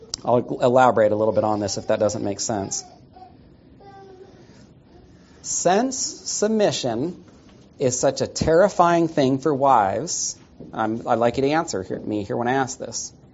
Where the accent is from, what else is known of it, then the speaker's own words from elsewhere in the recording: California, United States; also born or lived in New York, United States; I was raised in Northern California. That's where my wife Katie and I grew up together. And I was born in New York, moved out when I was one